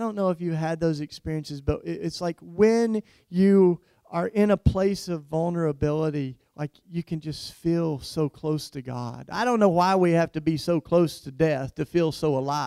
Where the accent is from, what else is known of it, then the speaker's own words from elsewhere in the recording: Philadelphia, Pennsylvania, United States; So I'm like, you know, I'm from Philly. I'm like, Philadelphia, it's the city of love.